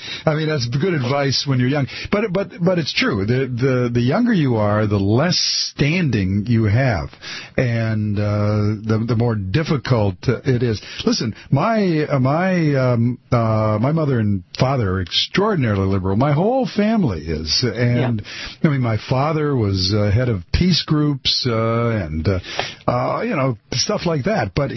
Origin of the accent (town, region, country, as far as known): Detroit, Michigan, United States; born or raised there